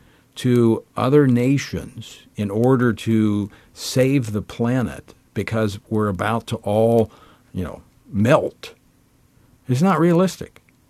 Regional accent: Louisiana, United States; and traveled my home state of Louisiana, going around to different plants

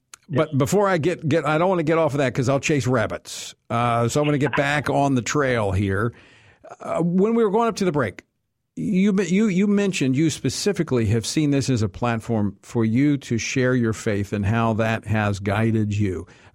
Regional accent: Oklahoma, United States; When I grew up in Oklahoma, and we went on choir tour when I was in high school in Odessa.

